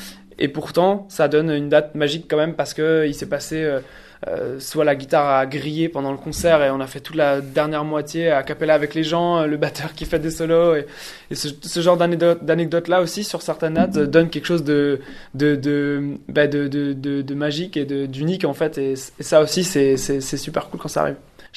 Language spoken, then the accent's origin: French; Saint-Malo, Brittany, France; Alors forcément, les dates en Bretagne, symboliquement, comme je suis breton, étaient très attendues.